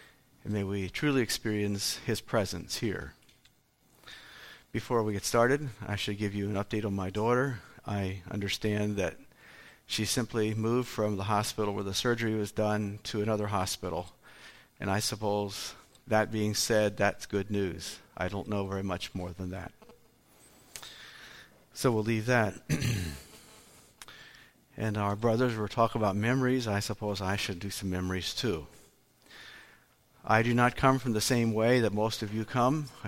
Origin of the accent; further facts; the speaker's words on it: Pennsylvania, United States; For some reason, when I grew up in Pennsylvania, we just did not mix with Amish Mennonite people, period.